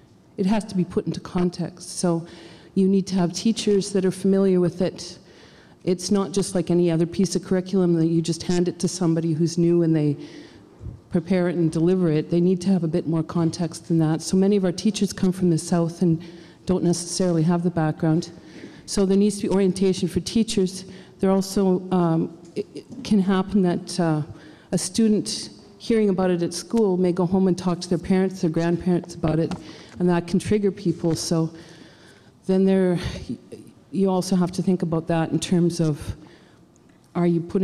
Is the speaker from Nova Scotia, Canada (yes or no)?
no; Northwest Territories, Canada; I'm from the Northwest Territories.